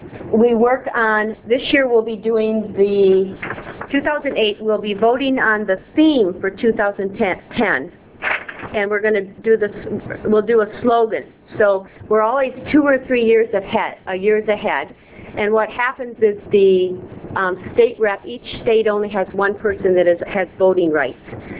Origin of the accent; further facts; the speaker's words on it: Saginaw, Michigan, United States; moved away as an adult; Before that, I worked as a children's assistant in a 5-system branch in Michigan, Saginaw